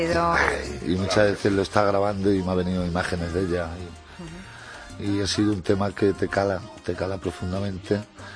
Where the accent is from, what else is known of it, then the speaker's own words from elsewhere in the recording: Spain; now in Punta Cana, Dominican Republic; yo como español estoy allí en Dominicana